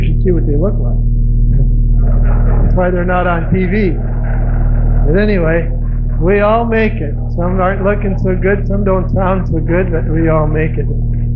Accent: St. James, Minnesota, United States; Well, I grew up in St. James, Minnesota

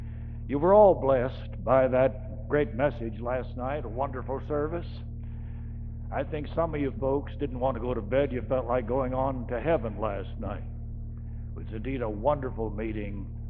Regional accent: Boston, Massachusetts, United States; born there; I was born in Boston, in the house that Paul Revere would have passed if Paul Revere had gone that way.

